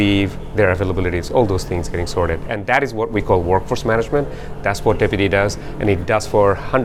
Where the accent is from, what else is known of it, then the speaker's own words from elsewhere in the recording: Melbourne, Victoria, Australia; My whole family migrated to Melbourne. I grew up in Melbourne.